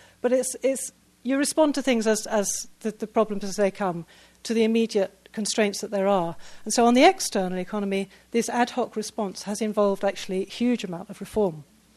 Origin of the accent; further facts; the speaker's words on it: United Kingdom; as a British person